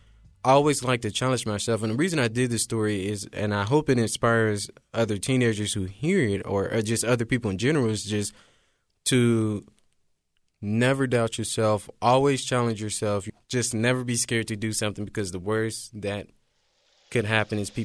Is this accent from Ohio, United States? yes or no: yes; Dayton, Ohio, United States; I don't come from the best neighborhood. I'm from the Madden Hills neighborhood in Dayton. There are fights, and there are even shootings sometimes.